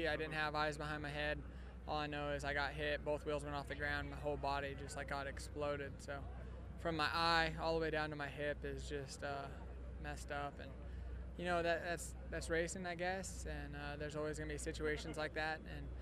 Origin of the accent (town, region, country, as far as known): Colorado, United States; born or raised there